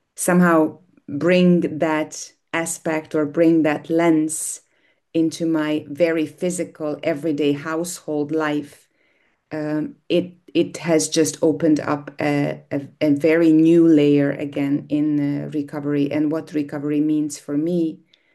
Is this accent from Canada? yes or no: no; Hungary; English is a second language; I'm from Hungary.